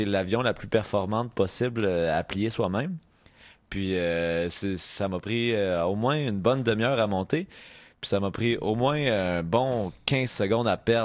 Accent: Quebec, Canada; Mais mais parce que nous, on est plus québécois que canadien

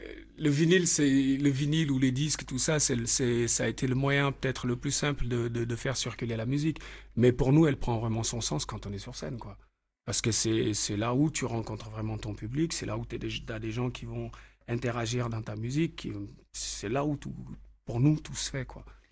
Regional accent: Dakar, Senegal; Moi, j'ai grandi à Dakar, au Sénégal, donc c'est l'Afrique de l'Ouest.

